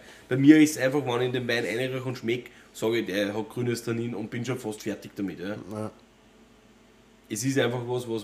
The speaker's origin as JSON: {"language": "German", "country": "Austria", "said": "Pferdeschweiß in der Flaschen ist bei uns in Österreich ein Fehler."}